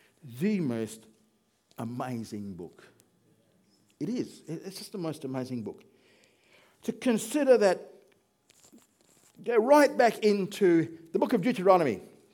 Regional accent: Jamaica; now in Australia; I'm Jamaican. I come from another place

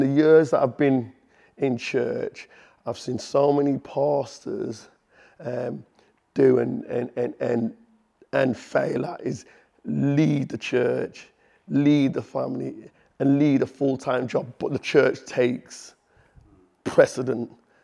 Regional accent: Liverpool, North West England, United Kingdom; So I grew up in Liverpool. I'm one of 10, so I've got seven sisters and two brothers.

